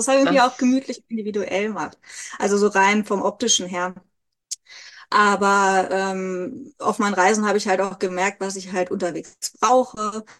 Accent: Hannover, Lower Saxony, Germany; Ich bin 43 Jahre alt. Ich komme aus Hannover, obwohl ich inzwischen eigentlich mehr in meinem Bulli unterwegs bin und in meinem Bulli zu Hause bin, als in meiner Wohnung in Hannover.

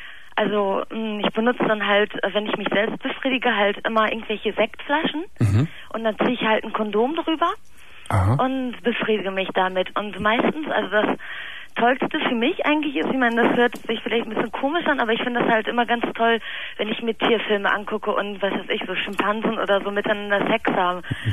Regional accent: Turkey; Ursprünglich aus dem Indischen, aber ich bin halt Türkin.

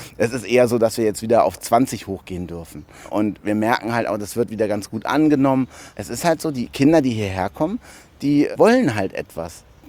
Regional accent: Hanover, Lower Saxony, Germany; ich bin hier in Hannover aufgewachsen in der Stadt und hatte halt auch nicht so immer den Zugang zu grünen Flächen

